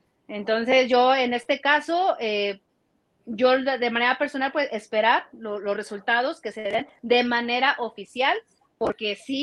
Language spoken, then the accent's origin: Spanish; Mexico; Me gusta otra pregunta porque soy mexicana.